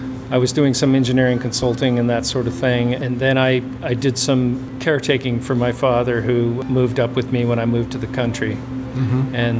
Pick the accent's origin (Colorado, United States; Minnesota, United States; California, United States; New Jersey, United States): California, United States; born there; California was where I was born and spent most of my productive years.